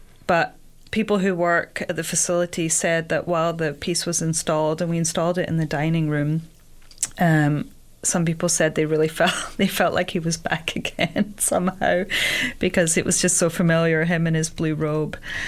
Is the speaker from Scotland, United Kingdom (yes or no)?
yes; Glasgow, Scotland, United Kingdom; From Glasgow, yeah.